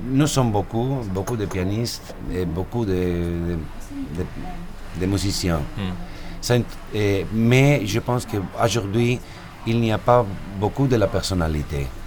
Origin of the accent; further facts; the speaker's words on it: Spain; French is a second language; Je ne suis pas russe, je suis espagnol. Et à l'Espagne, nous n'avons pas une grande école pianistique.